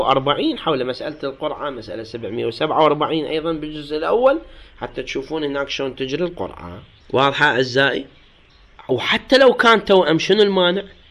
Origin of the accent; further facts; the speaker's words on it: Iraq; هاي عندنا بالعراق يسموه سبيعي